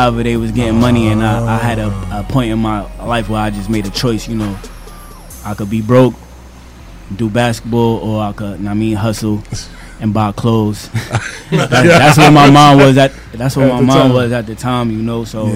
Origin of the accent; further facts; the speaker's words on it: Queens, New York, United States; I'm from Queens, born and raised.